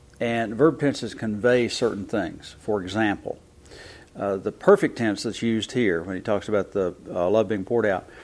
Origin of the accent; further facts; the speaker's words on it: Tennessee, United States; I grew up in East Tennessee, and the Tennessee Valley Authority flooded a valley to make South Holston Lake, and it's backed up by the South Holston Dam.